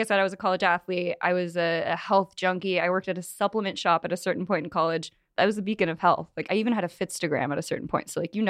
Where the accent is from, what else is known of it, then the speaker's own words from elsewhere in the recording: San Diego, California, United States; also born or lived in Montana / Tennessee; Coming from California, I'm from San Diego. Montana was more mountainous. Tennessee was a little too close-minded for me.